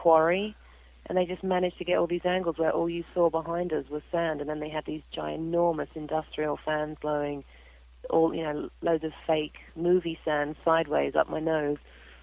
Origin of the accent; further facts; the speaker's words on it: England, United Kingdom; when I went in and met with the boys, I'm like, you know, obviously I'm English.